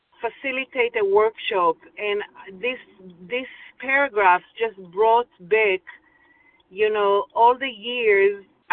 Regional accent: Los Angeles, California, United States; I'm in recovery from Los Angeles.

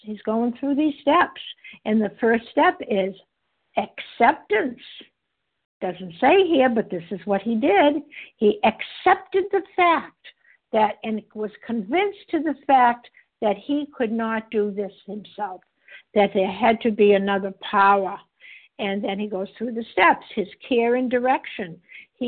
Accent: Boston, Massachusetts, United States; I am from Boston, Massachusetts

